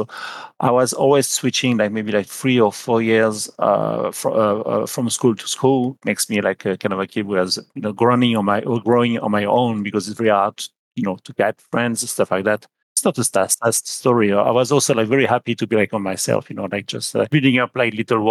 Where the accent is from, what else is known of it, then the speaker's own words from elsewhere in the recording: France; English is a second language; now in Canada; I'm from France. I lived in Canada since 2000.